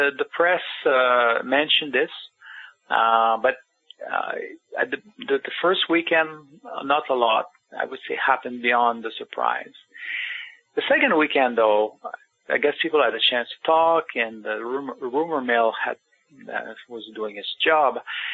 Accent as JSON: {"language": "English", "country": "Canada", "said": "oh no, I'm Canadian"}